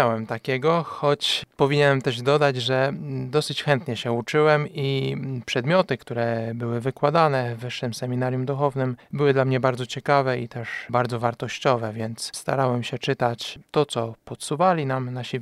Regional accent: Kępno, Greater Poland Voivodeship, Poland; a pochodzę z Kępna

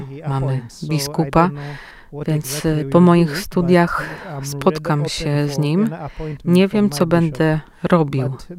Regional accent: Uganda; Polish is a second language; w moim kraju, Ugandzie

